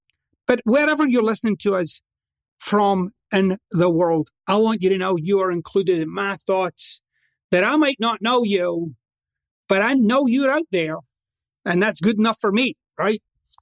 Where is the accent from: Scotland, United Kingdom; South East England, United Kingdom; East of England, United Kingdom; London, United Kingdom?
Scotland, United Kingdom; Glasgow; I'm from Scotland, which is the part of the UK where it's generally recognized that swearing is a little more pervasive, right? And in Scotland, I'm from like my city's like the headquarters of swearing and cursing, right? Glasgow. And not only am I from Glasgow